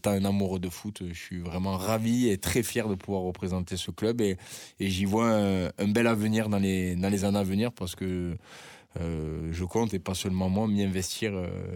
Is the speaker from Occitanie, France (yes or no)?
yes; Montauban, Occitanie, France; now in Paris, France; moi, je suis originaire de Montauban. Voilà, je vis la semaine à Paris et le week-end